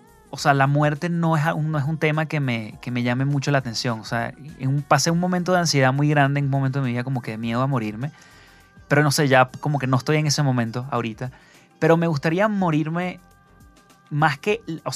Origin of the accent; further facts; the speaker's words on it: Venezuela; Yo soy de Venezuela